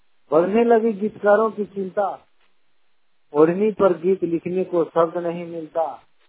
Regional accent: Dhanbad, Jharkhand, India; मैं धनबाद का रहने वाला हूँ।

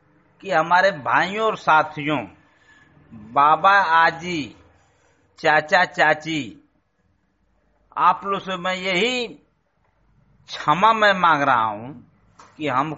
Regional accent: Hardaspur Khurd, Uttar Pradesh, India; Hardaspur Khurd, Jalalabad, Ghazipur.

